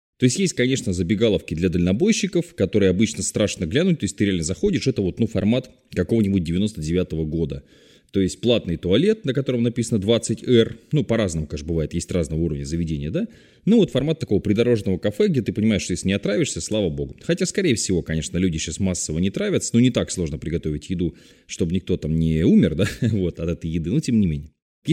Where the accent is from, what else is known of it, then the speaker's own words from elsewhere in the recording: Vorkuta, Komi Republic, Russia; это столица моей родной республики Коми, я же родился в Воркуте.